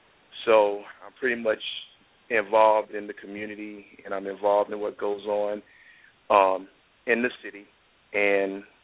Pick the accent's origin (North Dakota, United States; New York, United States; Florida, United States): Florida, United States; Miami; I'm from Overtown. And, you know, I was born and raised in the ghetto, if you can say that, you know, in the hood.